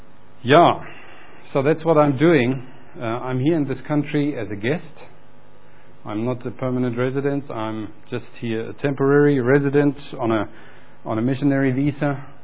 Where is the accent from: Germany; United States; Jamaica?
Germany; accent: German; English is a second language; I am German, you hear it probably with my accent, although I try to hide it.